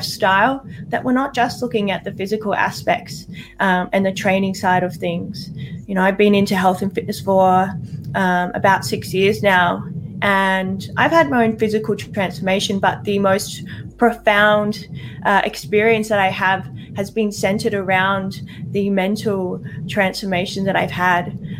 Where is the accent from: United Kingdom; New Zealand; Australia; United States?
Australia; Adelaide, South Australia; So I'm originally from Adelaide, and I grew up my whole life as a dancer.